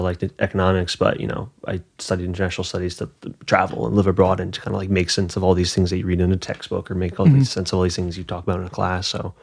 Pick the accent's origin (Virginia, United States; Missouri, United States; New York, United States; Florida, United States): Virginia, United States; Quantico; also born or lived in Livingston, United States; Born in Livingston, New Jersey. There's a hospital down there, but I didn't really grow up there. I grew up in Quantico all my life.